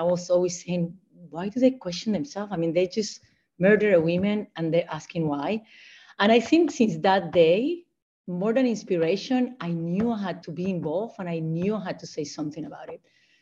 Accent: Puerto Rico; now in Washington, United States; I'm from Puerto Rico. I always have to say that because I'm super proud to be Puerto Rican. I've been in DC for many years, I think more than 15 years.

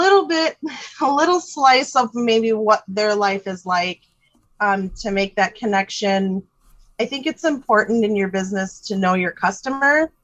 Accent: Reese, Michigan, United States; I said I grew up in Reese, and it's mainly crop farming there.

